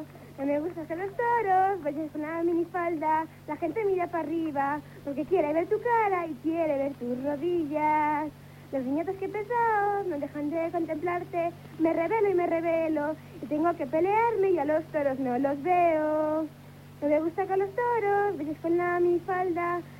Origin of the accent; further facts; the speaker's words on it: Seville, Andalusia, Spain